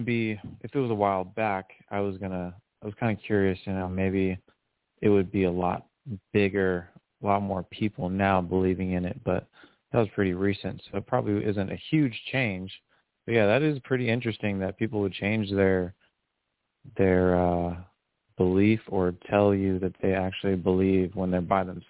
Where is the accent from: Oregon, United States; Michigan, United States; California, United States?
Oregon, United States; I mean, they we're all from Oregon, too.